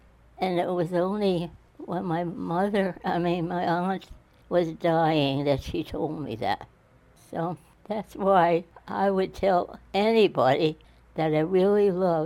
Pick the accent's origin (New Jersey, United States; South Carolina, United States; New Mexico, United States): New Jersey, United States; Elizabeth; born there; I was born in Elizabeth, New Jersey.